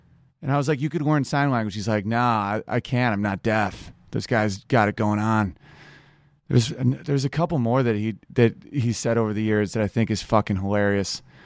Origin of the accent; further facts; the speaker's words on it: Oswego, New York, United States; But also, I'm doing my hometown of Oswego, New York, Scribe a Town Inn.